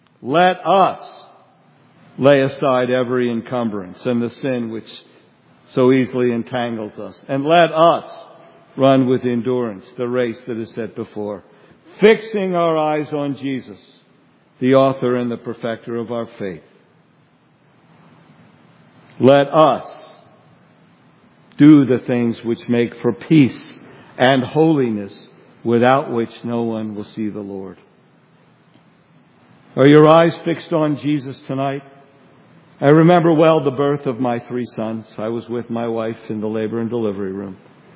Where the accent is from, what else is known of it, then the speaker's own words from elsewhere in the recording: New Jersey, United States; You know, I'm from New Jersey. I've told you that this morning.